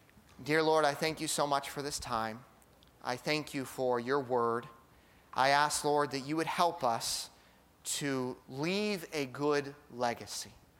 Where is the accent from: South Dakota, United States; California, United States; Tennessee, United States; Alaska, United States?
Alaska, United States; Being the time that I grew up in Alaska, was traveling was nowhere near as easy.